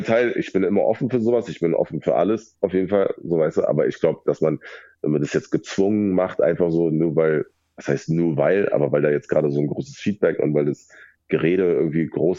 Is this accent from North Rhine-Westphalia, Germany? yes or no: no; Berlin, Germany; Naja, ich bin halt ein Berliner Kind und Berlin ist nun mal eine Techno-Stadt.